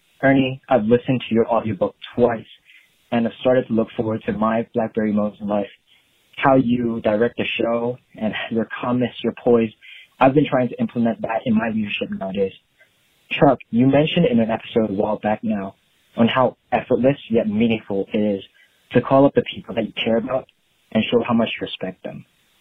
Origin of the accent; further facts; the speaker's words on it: Hong Kong; now in United Kingdom; I'm 17. I'm from Hong Kong, currently studying in the UK.